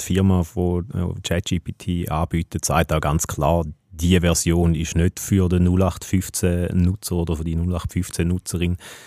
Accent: Switzerland; bei uns in der Schweiz

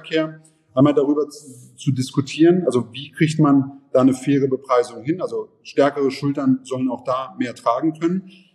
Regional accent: Goslar, Lower Saxony, Germany; ich komme aus Goslar. Also ich weiß, wie Mobilität im ländlichen Raum, welche Anforderungen es gibt

